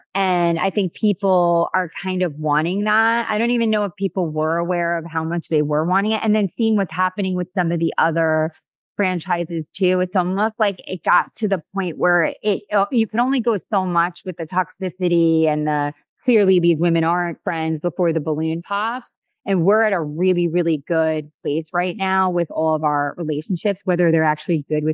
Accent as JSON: {"language": "English", "town": "Long Island", "region": "New York", "country": "United States", "said": "I'm from Long Island."}